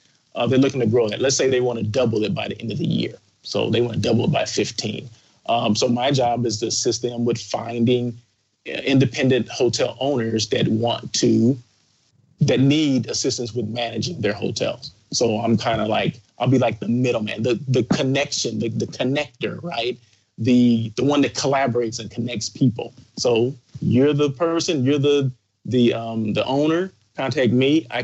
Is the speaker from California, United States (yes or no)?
yes; Blythe, California, United States; I'm from Blythe, born and raised, 18 years in Blythe. My mom and brother, they live there.